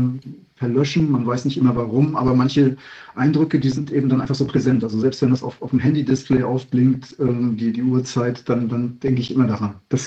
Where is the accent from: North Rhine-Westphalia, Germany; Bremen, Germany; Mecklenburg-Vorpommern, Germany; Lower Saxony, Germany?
Mecklenburg-Vorpommern, Germany; Bad Doberan; also born or lived in Kühlungsborn; In Kühlungsborn bin ich wirklich geboren, aber wirklich nur geboren. Aufgewachsen bin ich in Bad Doberan